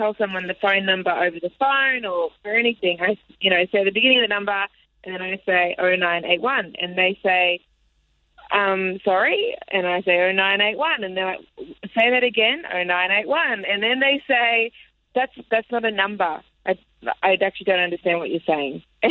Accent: Australia; she was thinking I'm not going to tip her because I'm Australian.

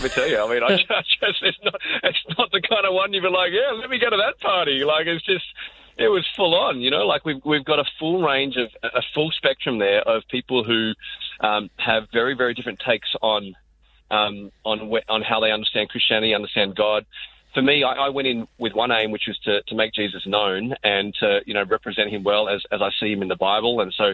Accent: Australia; accent: Australian; I'm Aussie. But we're Aussie, totally. I mean, you listen to me, I sound entirely Aussie.

